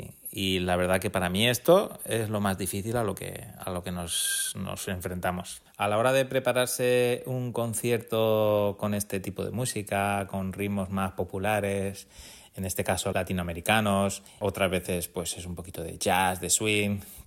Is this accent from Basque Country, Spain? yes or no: no; Valencian Community, Spain; creo que es muy común en las bandas de música de Valencia, donde yo empecé a estudiar, en la banda de mi pueblo.